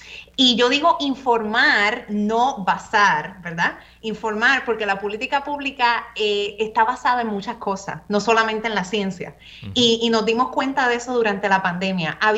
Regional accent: Carolina, Puerto Rico; also born or lived in Cataño; Pues yo soy nacida y criada en Puerto Rico, entre Cataño y Carolina, específicamente, el back and forth, porque mi abuela vivía en Cataño, pero la mayor parte de mi vida estuve viviendo en Carolina.

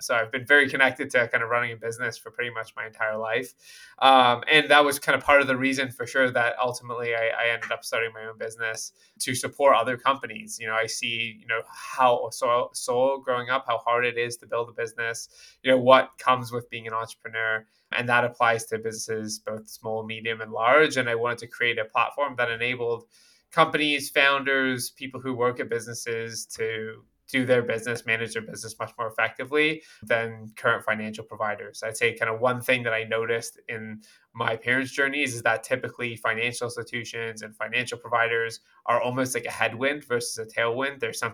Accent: London, United Kingdom; I actually grew up in England, so I'm originally from London.

